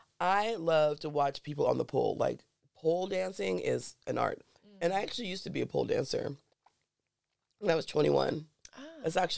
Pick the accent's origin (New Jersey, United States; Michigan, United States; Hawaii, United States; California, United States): California, United States; Los Angeles; Well, I'm from California. I'm from LA.